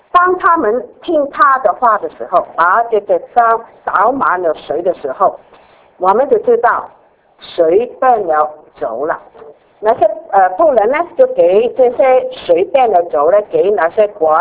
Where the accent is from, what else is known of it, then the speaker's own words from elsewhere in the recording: China; 我们中国人有一个文言的文句叫做拔苗助长